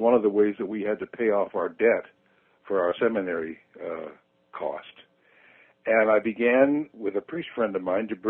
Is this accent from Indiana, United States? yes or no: yes; Indiana, United States; I was born in 1931, and I'm from the States originally, from the Diocese of Fort Wayne, South Bend, which is in the University of Notre Dame, is part of my diocese.